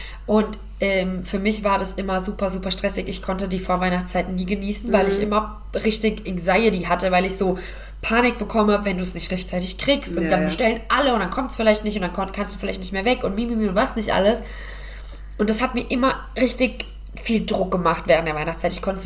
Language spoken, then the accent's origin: German; Hesse, Germany; weil ich bin Hessin.